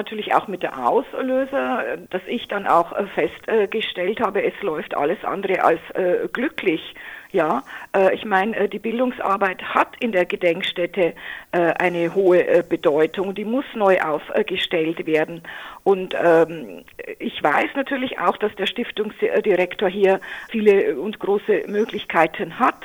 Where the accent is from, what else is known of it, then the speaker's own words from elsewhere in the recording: Bavaria, Germany; Ich komme aus der Oberpfalz